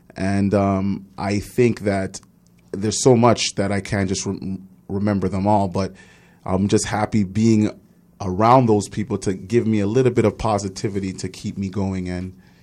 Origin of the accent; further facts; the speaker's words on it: Montreal, Quebec, Canada; born there; and I was born in Montreal